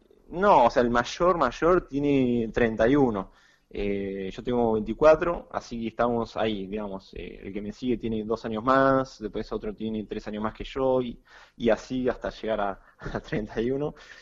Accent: La Plata, Buenos Aires Province, Argentina; Sí, en La Plata.

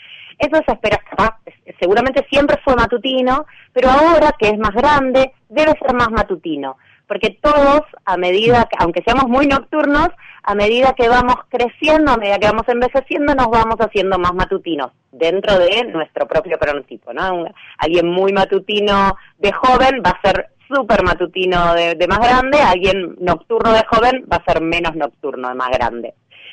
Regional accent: Buenos Aires, Argentina; yo soy de Buenos Aires, de la ciudad de Buenos Aires

